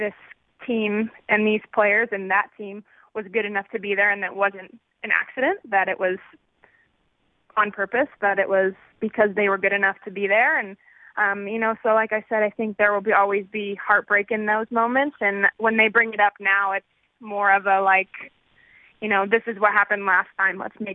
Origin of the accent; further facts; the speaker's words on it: United States; And so, you know, I was watching those games as an American.